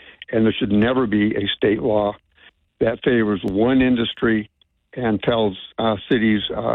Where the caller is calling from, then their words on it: Laurel, Montana, United States; Yeah, I'm calling from downtown Laurel, Montana.